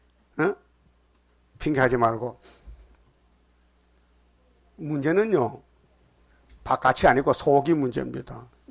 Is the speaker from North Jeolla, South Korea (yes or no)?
no; Uiseong, North Gyeongsang, South Korea; 나는 내 고향이 경상북도 의성이요. 동방, 해돋는 곳이요, 동방에.